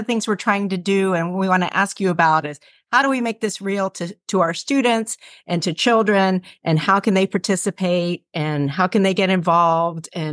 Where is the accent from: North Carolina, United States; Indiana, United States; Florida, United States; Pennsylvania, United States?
Florida, United States; I've been obsessed with cicadas since I was a little girl, growing up in Florida and catching them.